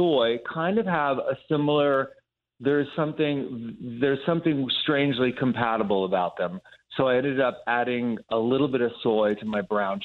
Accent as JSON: {"language": "English", "town": "Williamsport", "region": "Pennsylvania", "country": "United States", "tie": "born or raised there", "said": "I grew up in central Pennsylvania, in a small city called Williamsport."}